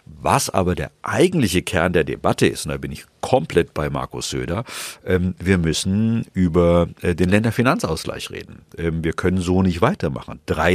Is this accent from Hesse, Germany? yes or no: yes; Frankfurt, Hesse, Germany; accent: Hessian; Ja, also ich bin Frankfurter, das wäre dann in dem Fall frankfurterisch.